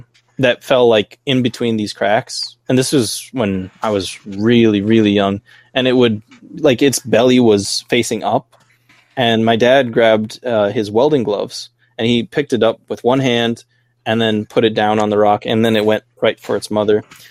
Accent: United States; Also, no, I'm from America, Shaw. We are everywhere.

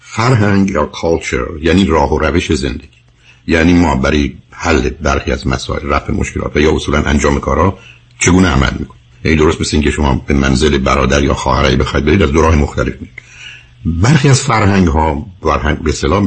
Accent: Iran; ما ایرانی هستیم و رو ایرانی بازی میکنیم

